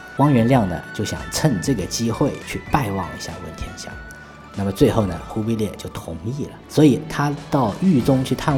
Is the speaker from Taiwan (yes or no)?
no; Zhejiang, China; 那南戏呢也是属于我们浙江人的，是我们温州地区所流行的一种乐曲的形式啊